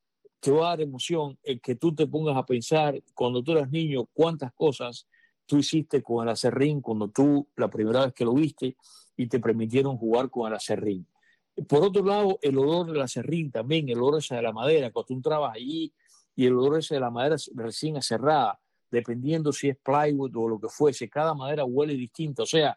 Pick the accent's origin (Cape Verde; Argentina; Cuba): Cuba; now in Miami, United States; yo soy de Cuba, y que incluso hoy día vivo en Miami, donde no nieva